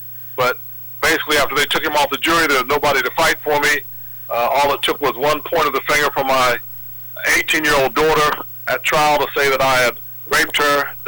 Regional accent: Columbus, Ohio, United States; my hometown here, like I said, where I was born and raised at the Ohio State University, where I was born, back here in Columbus.

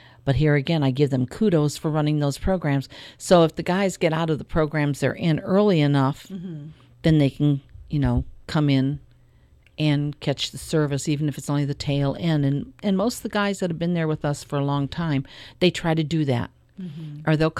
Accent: Cleveland, Ohio, United States; I mean, I grew up in Cleveland, Ohio.

